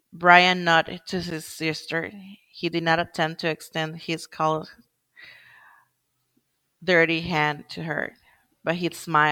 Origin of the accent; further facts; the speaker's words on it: Nicaragua; I am from Nicaragua